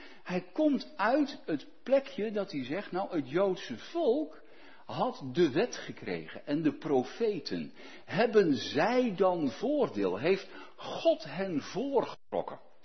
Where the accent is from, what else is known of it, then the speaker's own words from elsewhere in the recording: Netherlands; Daar zijn wij natuurlijk veel te netjes voor, als Hollanders.